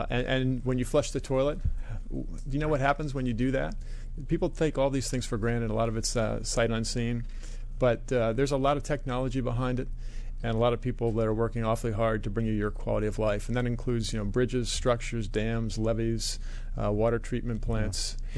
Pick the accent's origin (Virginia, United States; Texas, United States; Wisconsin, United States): Virginia, United States; Falls Church; Yes, sir. I grew up in Falls Church.